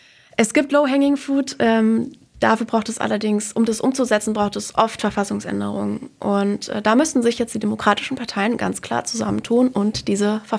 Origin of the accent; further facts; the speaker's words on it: Eisenach, Thuringia, Germany; Ich komme selbst aus Thüringen, ich wurde in Eisenach geboren.